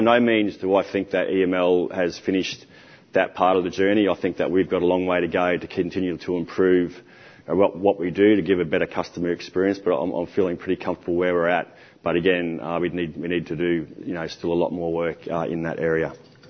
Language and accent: English; Queensland, Australia; I'm back in my home state in Queensland.